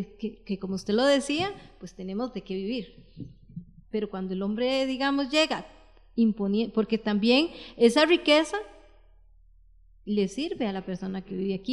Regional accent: San José, Costa Rica; born there; yo nací en San José, soy de provincia, no soy de áreas rurales ni nada por el estilo.

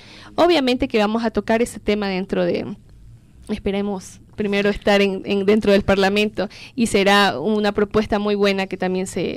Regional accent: Calceta, Manabí, Ecuador; Soy de Calceta, la famosa La Sin Par que le dicen.

